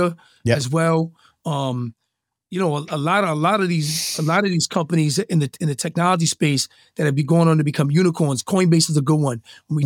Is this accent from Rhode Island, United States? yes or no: yes; Newport, Rhode Island, United States; born there; also born or lived in Brooklyn, New York; I was born in Newport, Rhode Island, and then Brooklyn's my second home, New York City.